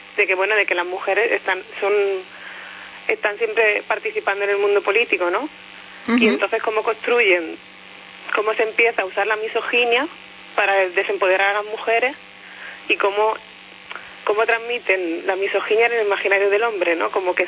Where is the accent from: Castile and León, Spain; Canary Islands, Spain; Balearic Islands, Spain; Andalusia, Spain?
Andalusia, Spain; porque yo soy de Jaén, de un pueblecito que se celebra la noche de brujas